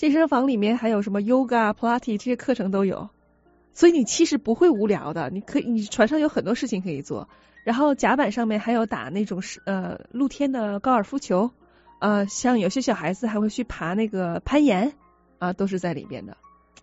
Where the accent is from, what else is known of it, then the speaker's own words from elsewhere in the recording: China; 那像因为我们是中国人嘛，亚洲人